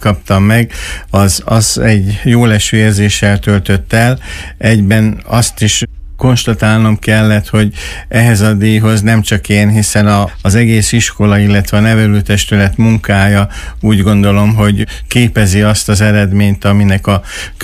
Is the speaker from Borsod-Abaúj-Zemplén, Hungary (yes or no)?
yes; Miskolc, Borsod-Abaúj-Zemplén, Hungary; Így van, én Miskolcon születtem, és Miskolcon is éltem szüleimmel